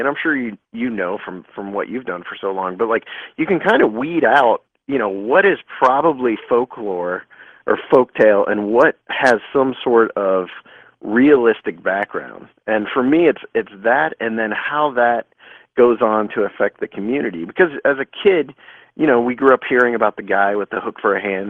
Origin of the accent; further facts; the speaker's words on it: Ohio, United States; we started in Minerva, Ohio, which isn't far from where I grew up